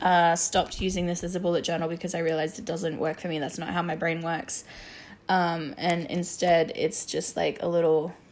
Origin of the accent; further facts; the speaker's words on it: Sydney, New South Wales, Australia; I am from Sydney, Australia. I live in Sydney.